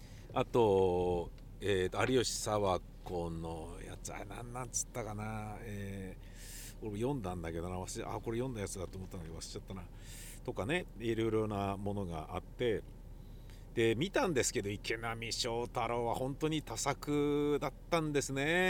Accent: Nakano, Tokyo, Japan; 確かに僕中野区高円寺で生まれましたけれど、中野区大和町で生まれましたけれど、生まれ育ちましたけれど

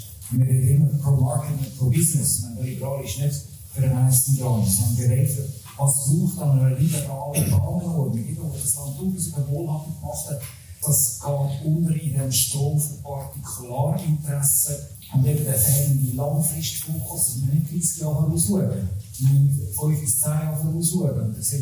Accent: Zurich, Switzerland; auch als Zürcher, als Stadtzürcher sogar.

